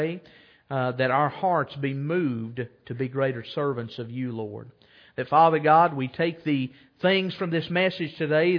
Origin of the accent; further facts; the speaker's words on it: Kentucky, United States; You know, growing up in Rockcastle County, we really pretty much had no source of quality jobs. When I was a really young kid, the two factories that we had in the county left.